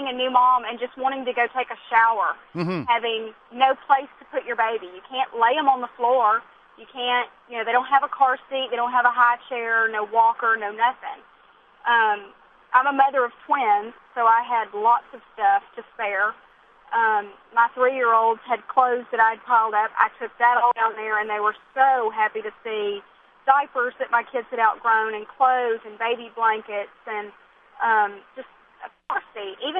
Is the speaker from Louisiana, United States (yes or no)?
yes; Shreveport, Louisiana, United States; I'm from Shreveport. This is, luckily, you know, we were spared by all the disaster down there.